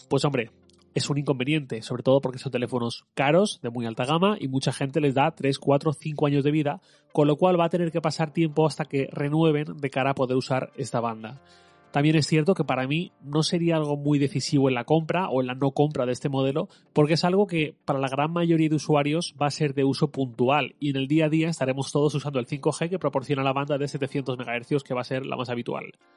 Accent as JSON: {"language": "Spanish", "region": "Valencian Community", "country": "Spain", "said": "Yo como valenciano pienso, por ejemplo, en las mascletas del mes de marzo en Valencia"}